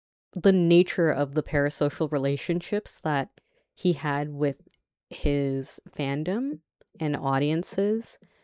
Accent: Guangdong, China; my family aren't from Hong Kong, but we are from the Cantonese-speaking region of China.

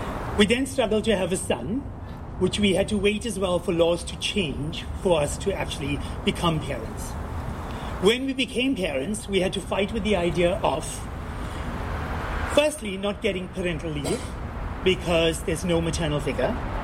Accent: South Africa; Through my teens, growing up in South Africa, I was the obese kid, I was the kid of color, I was also the gay kid.

